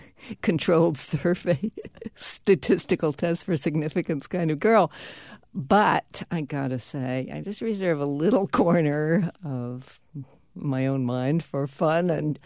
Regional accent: Delhi, India; Well, growing up in Delhi, my family had a phone and it worked.

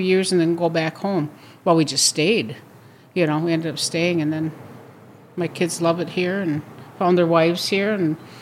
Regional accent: Wisconsin, United States; Because we're Native American. There was big controversy when we came here. It wasn't easy in the beginning, you know, because they didn't want us here, us Wisconsin fishermen

